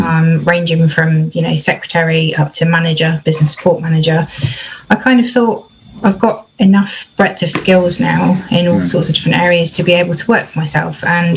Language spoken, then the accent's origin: English; Bournemouth, South West England, United Kingdom; also born or lived in London; live in Margate and my business is based in the East Kent area. I've been in Kent for about 5 years, and before that I lived in London and I come originally from Bournemouth, from Dorset. I'm a coastal girl.